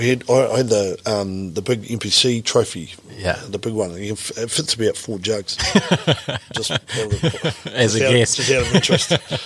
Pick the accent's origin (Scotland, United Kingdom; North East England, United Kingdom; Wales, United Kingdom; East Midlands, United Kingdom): Scotland, United Kingdom; I'm Scottish.